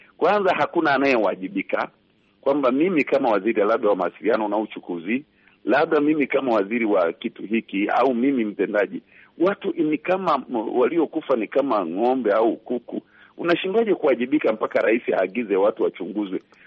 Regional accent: Tanzania; kama raia na kama Mtanzania

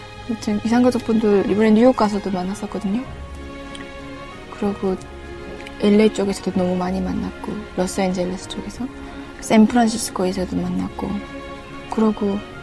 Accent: Chongjin, North Hamgyong, North Korea; 고향 한경북도 청진이 고향 청년이죠.

